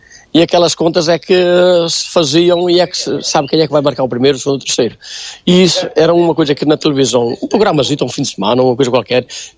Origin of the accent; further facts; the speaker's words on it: Cesar, Aveiro, Portugal; Eu sou de Cesar e gosto de Cesar, embora esteja a residir 30 e tal anos fora de Cesar, mas venho todos os dias a Cesar.